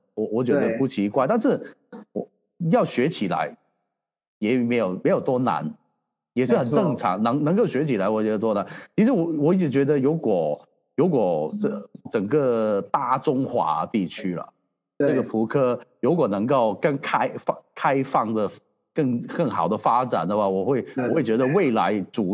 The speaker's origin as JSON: {"language": "Chinese", "country": "Hong Kong", "said": "然后我们香港人一开始接触那个德扑圈"}